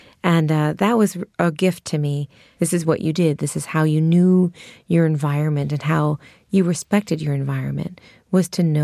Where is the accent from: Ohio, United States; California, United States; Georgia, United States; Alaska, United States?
California, United States; Sonoma; also born or lived in Glen Ellen, United States; Yeah, I'm from a small town in Northern California called Sonoma, and I also was raised in Glen Ellyn. They're about 15 minutes apart.